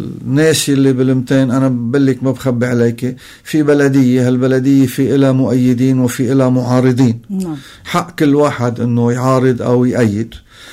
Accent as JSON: {"language": "Arabic", "town": "Lamtin", "region": "Mount Lebanon", "country": "Lebanon", "tie": "born or raised there", "said": "وبتمنى على أبناء ضيعتي أنه يشجعونا ويشاركونا ويتواجدوا ليلة إعادة إطلاق المتحف معنا بساحة لمتين"}